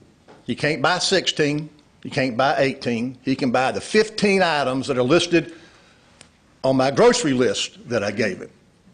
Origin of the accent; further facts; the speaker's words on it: West Columbia, South Carolina, United States; I'm from West Columbia, right across the river. I'm retired Army.